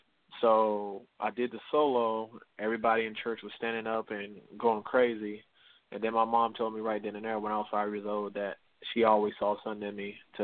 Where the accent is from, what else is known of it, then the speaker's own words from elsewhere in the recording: Henderson, Kentucky, United States; also born or lived in Evansville, Indiana; Yeah, I was born in Evansville, Indiana. I'm from Henderson, So I've been, I went to school in Henderson from K-12, you know what I'm saying, all the way through.